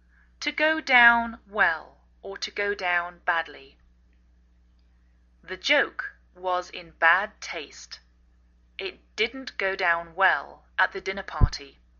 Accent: England, United Kingdom; now in United States

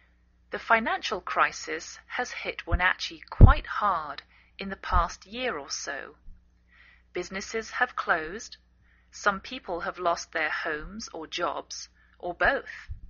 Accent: England, United Kingdom; now in United States

